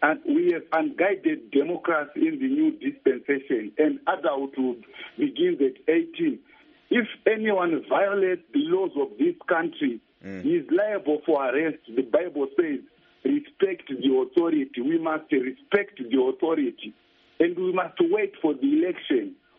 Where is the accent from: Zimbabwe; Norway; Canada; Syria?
Zimbabwe; Kariba, Mashonaland West; from Kariba.